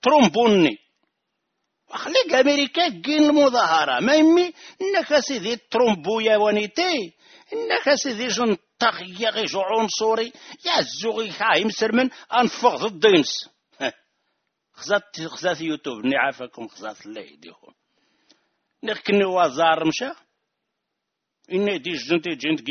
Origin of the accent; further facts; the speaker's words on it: Rif, Morocco; أنا ريفي أفتخر